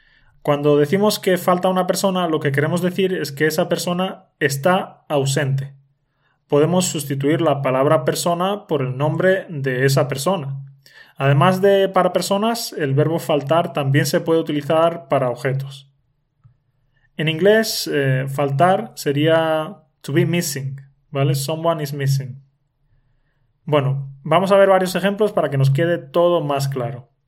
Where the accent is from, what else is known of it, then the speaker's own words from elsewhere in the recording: Spain; Ese nativo soy yo … Y ya sabéis que soy nativo de España